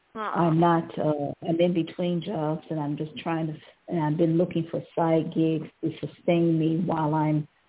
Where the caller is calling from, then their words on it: Ohio, United States; Calling from Ohio.